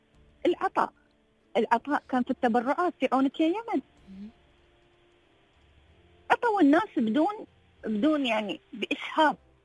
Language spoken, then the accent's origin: Arabic; United Arab Emirates; أنا مثلا إماراتية